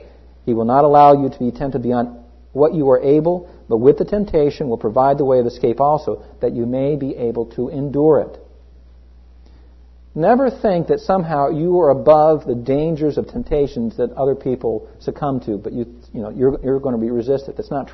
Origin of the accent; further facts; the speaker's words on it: Los Angeles, California, United States; And I'm from Los Angeles. I know earthquakes.